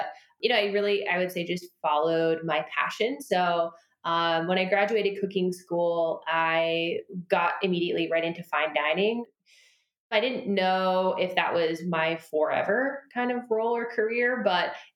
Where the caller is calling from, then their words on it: Pennsylvania, United States; I am currently in Pennsylvania at my parents' house. I fled New York about a month and a half ago